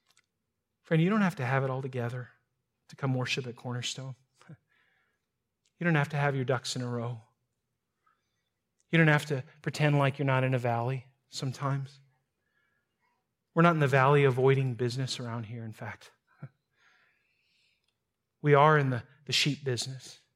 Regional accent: North Dakota, United States; I'm from North Dakota, if you didn't know that.

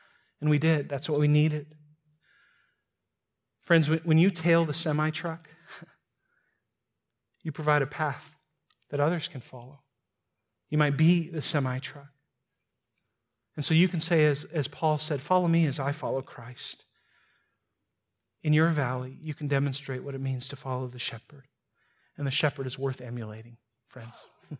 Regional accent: North Dakota, United States; I'm from North Dakota, if you didn't know that.

